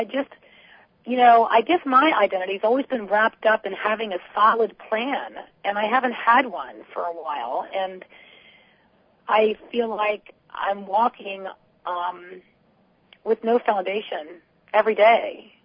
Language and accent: English; Baltimore, Maryland, United States; I'm originally from Baltimore. That is my hometown. I should say my place of birth, and I spent time there.